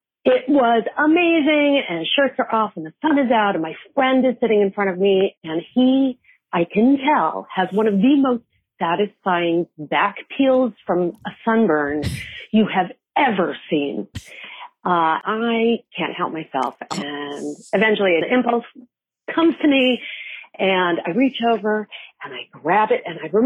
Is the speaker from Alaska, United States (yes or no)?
no; Denver, Colorado, United States; I grew up in Denver, Colorado.